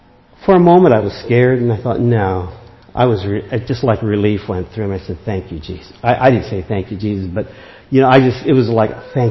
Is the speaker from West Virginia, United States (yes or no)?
no; Hartville, Ohio, United States; born there; also born or lived in Canton; I was from Hartville, Ohio, originally. That's where I was born. That's where Dad was born, too. But we were living in Canton at the time